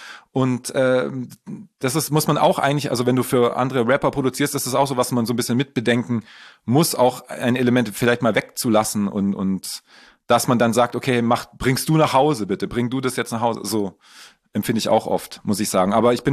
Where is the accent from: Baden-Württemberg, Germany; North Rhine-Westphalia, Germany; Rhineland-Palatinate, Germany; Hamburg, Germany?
Baden-Württemberg, Germany; so ein Producer, der aus Heilbronn kommt, also eigentlich aus meiner Gegend, in der ich aufgewachsen bin im Endeffekt.